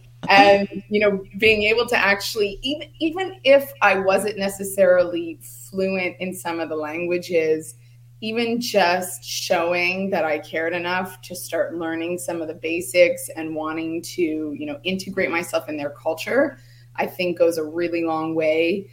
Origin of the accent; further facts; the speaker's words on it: Toronto, Ontario, Canada; now in Playa del Carmen, Mexico; So actually, currently, I'm living in Playa del Carmen, Mexico. So just outside of Cancun, but I'm originally from Toronto, Canada. So I've just been situated here in the nice warmth for the last 2 years.